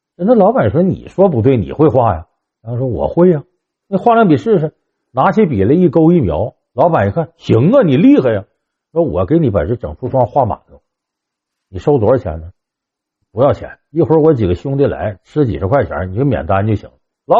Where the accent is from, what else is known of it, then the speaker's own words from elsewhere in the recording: Harbin, Heilongjiang, China; 这是我的老家哈尔滨